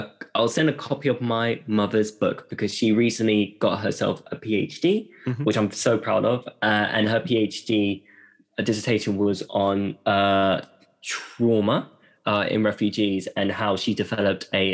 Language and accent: English; Eritrea; I'm from Eritrea. So Eritrea, which is in East Africa, just above Ethiopia.